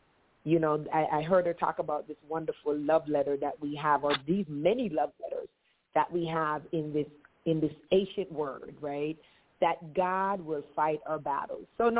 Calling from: Maryland, United States; I had caused, you know, where I live, I'm calling from Maryland, so where we live, my home is heated with oil

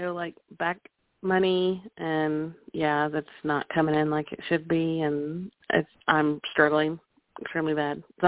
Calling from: Oklahoma, United States; Hey, Tony, it's … from Oklahoma.

